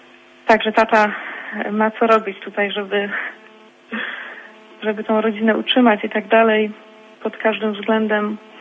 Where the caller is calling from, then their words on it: Wolsztyn, Greater Poland Voivodeship, Poland; Jestem tutaj z okolic Wolsztyna.